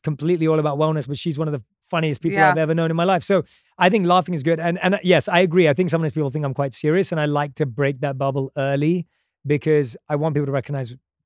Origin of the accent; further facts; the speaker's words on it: London, United Kingdom; come on, I grew up in London. Like I loved movies growing up.